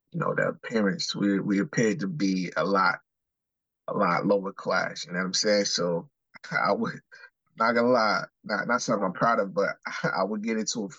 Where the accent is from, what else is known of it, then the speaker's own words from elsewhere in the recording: New Jersey, United States; But growing up in New Jersey, though, it was like it was pretty rough. It wasn't really cool to be like Haitian.